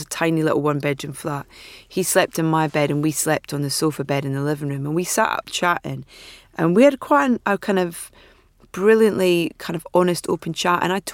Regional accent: Anstruther, Scotland, United Kingdom; I would spend every weekend at his house, which was the next village along from us. I was from Anstruther.

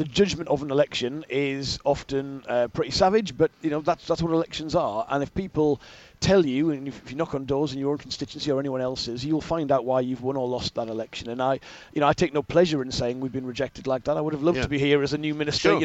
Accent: England, United Kingdom; as a Northerner, I'd love to see

